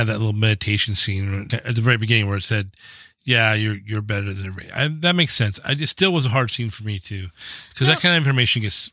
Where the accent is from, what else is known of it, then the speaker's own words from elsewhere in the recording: Seattle, Washington, United States; I mean, the UW, not so much because I grew up in Seattle